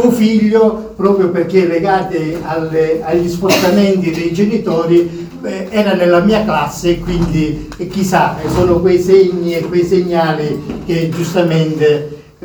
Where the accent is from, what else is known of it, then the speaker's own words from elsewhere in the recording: Calabria, Italy; Ma come calabrese, ad esempio, noi abbiamo dei personaggi importantissimi come Francesco, ma come anche Gioacchino da Fiore